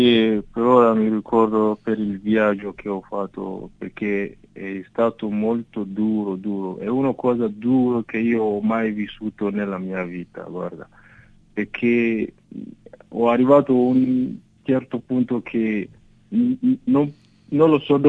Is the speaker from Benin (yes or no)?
yes; Benin; Italian is a second language; now in Arezzo, Italy; Sì, io vengo dal Benin, in Africa.